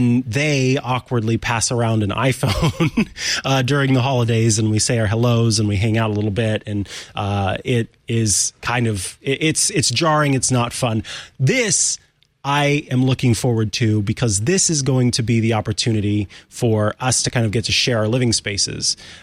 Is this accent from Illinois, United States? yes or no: no; Missouri, United States; moved away as an adult; now in California, United States; So I moved to California from my home state of Missouri back in 2019 and moved by myself out here. So all of my family, all the people that I have known are all back in my home state.